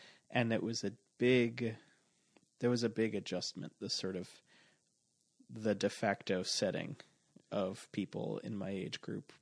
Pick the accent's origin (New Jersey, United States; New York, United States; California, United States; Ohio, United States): New York, United States; I grew up on Long Island and my family's there.